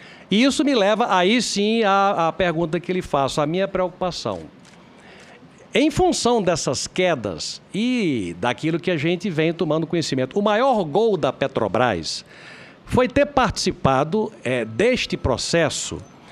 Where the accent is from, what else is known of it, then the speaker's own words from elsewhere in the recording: Rio Grande do Norte, Brazil; Eu sou do Rio Grande do Norte, doutora Graça, fui governador